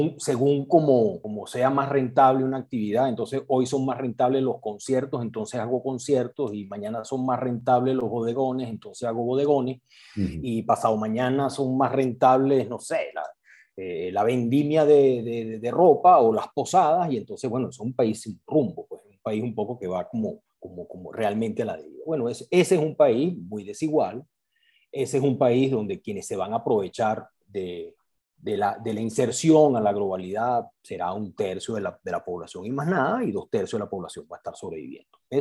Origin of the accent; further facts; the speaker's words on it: Venezuela; esos 6 millones de venezolanos, que son una muestra de nosotros mismos, los que estamos en Venezuela